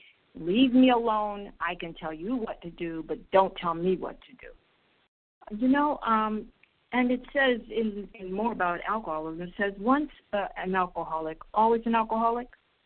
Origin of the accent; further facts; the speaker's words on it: Israel; I'm from Israel.